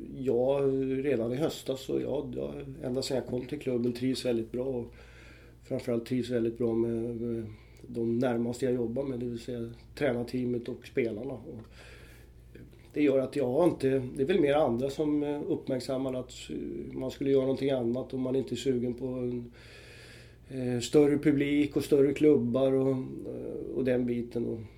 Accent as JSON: {"language": "Swedish", "town": "Uppsala", "region": "Uppsala County", "country": "Sweden", "tie": "born or raised there", "said": "att jag är från Uppsala, Sveriges fjärde största stad, inte så många som vet det. Och uppväxt där och bott i två omgångar."}